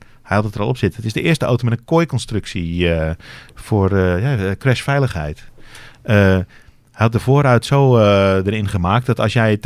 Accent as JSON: {"language": "Dutch", "country": "Netherlands", "said": "Misschien zijn wij Nederlanders ook gewoon te nuchter voor dat soort dingen."}